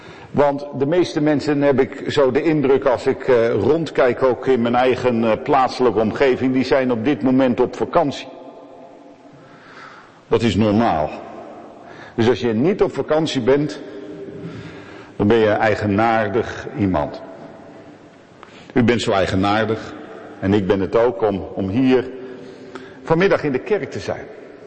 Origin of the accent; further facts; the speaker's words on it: Sliedrecht, South Holland, Netherlands; Vroeger speelde die vaak ook in Sliedrecht, waar ik vandaan kom.